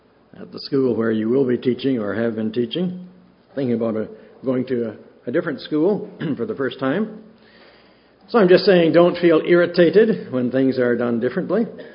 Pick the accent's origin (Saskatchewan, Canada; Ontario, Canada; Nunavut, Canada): Ontario, Canada; the way I grew up back in Ontario, was we all stood up at the beginning of the day